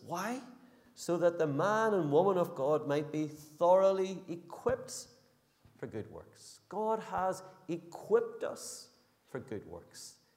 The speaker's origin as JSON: {"language": "English", "region": "Northern Ireland", "country": "United Kingdom", "said": "And as Northern Irish people, we were going, no, you've got to keep your head down and, you know, be a bit more modest about things."}